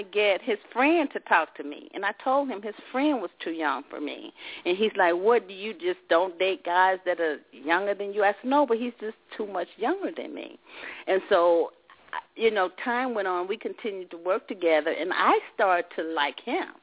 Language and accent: English; the South, United States; Because, again, I was raised in the South, and it was just a lot we just didn't know about.